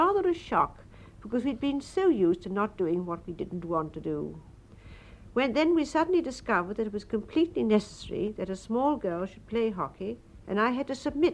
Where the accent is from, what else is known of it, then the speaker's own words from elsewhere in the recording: Blessington, Leinster, Ireland; born there; Yes, I was born in Ireland, near Blessington in County Wicklow.